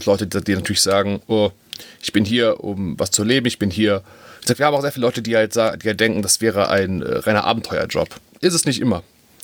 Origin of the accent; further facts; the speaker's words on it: Dornheim, Germany; ich bin hier in Dornheim geboren. Ist jetzt, ja, das ist immer so, das Alter zu sagen, aber vor 38 Jahren bin ich geboren. Hier in Dornheim. Und eigentlich, wie gesagt, auch hier mein gesamtes Leben verbracht